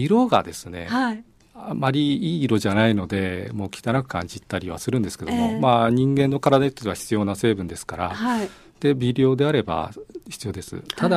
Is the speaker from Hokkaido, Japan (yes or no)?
yes; Hakodate, Hokkaido, Japan; 実はずっと隠してるんですけども、実は地元です。